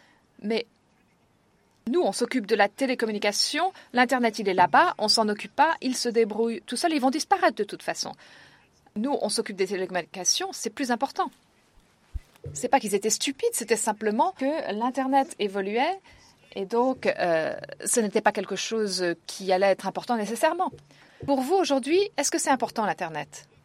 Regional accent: Kenya; je viens du Kenya.

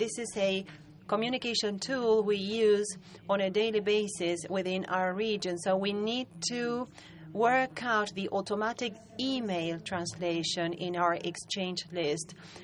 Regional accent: Argentina; English is a second language; I am from Argentina.

